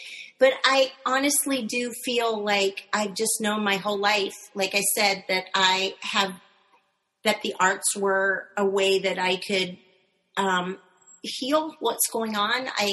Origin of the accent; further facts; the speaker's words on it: California, United States; So we're driving around, and I'm from Northern California, so we're in this like hippie bug